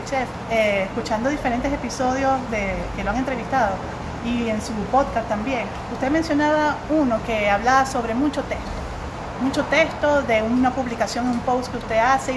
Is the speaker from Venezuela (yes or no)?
yes; Venezuela; now in Mexico; yo vengo de Venezuela y tengo aquí ya 15 años